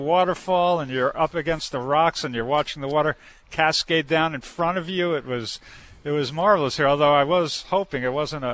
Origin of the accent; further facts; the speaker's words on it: Westbury, United States; I have to plug Westbury, which is my hometown.